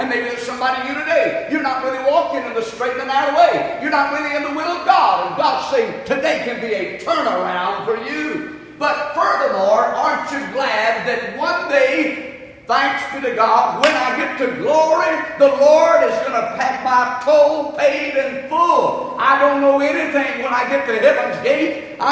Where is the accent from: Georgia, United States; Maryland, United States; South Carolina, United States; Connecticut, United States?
Georgia, United States; Can't you tell I'm from Georgia? Amen. We don't know any better up there or down.